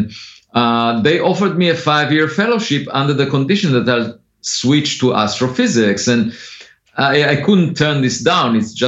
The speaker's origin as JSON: {"language": "English", "country": "Israel", "tie": "born there", "second_language": "English", "said": "And but then I was born in Israel, and I had to serve in the military."}